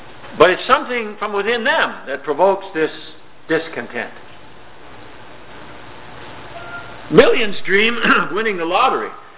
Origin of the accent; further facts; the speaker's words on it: Minnesota, United States; there was a dairy in my hometown in southern Minnesota that had a cartoon cow named Elsie.